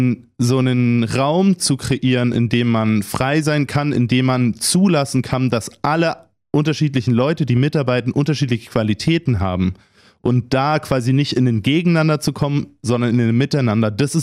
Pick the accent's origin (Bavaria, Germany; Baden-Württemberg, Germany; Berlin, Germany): Berlin, Germany; Ich bin in Berlin aufgewachsen